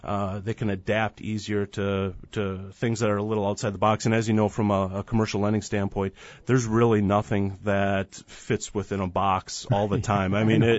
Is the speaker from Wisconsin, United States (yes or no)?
yes; Appleton, Wisconsin, United States; I grew up here in Appleton. I went to Appleton West, Ripon College, went to Milwaukee for a little while, and then came back home when we started having kids.